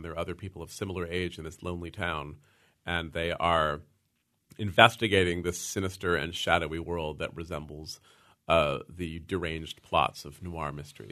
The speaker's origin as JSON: {"language": "English", "town": "San Francisco", "region": "California", "country": "United States", "said": "So I'm from San Francisco, which has a nice foggy, oceanic gloom to it."}